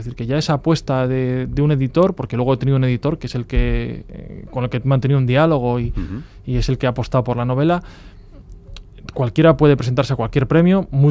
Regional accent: Burgos, Castile and León, Spain; yo soy de Burgos

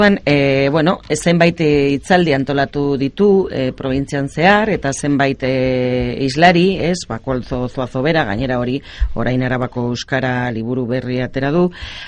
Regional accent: Basque Country, Spain; gure euskara, ez, non dugu orain guk arabarrok gure euskara, ez da? Ba, hor dugu hain zuzen, gure hitzetan eta gure toponimian, ez da?

